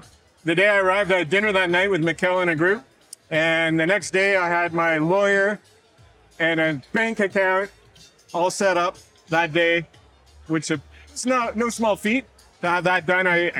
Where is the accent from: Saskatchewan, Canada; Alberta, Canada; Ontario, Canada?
Ontario, Canada; Ottawa; I am from Ottawa, Canada.